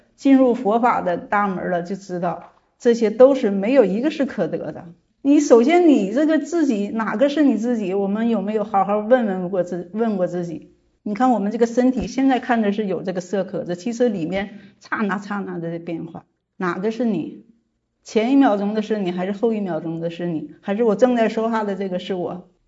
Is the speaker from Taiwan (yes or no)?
no; Northeast China, China; accent: Northeastern Mandarin; 我们东北话拉胯了，